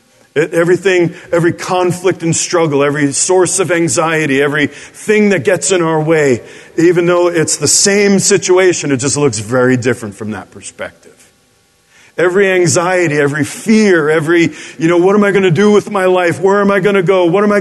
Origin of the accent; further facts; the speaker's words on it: New York City, New York, United States; I'm from New York City.